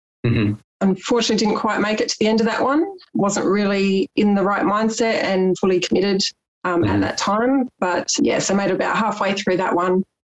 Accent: South Australia, Australia; I turned 41. I'm a single mum to three teenage girls, 18, 15 and 12. And I'm from South Australia, from the beautiful Adelaide Hills.

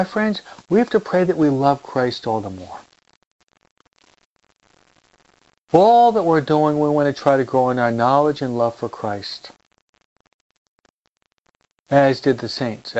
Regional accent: East Coast, United States; Now, I'm from the East Coast, so I've often seen the snow coming down

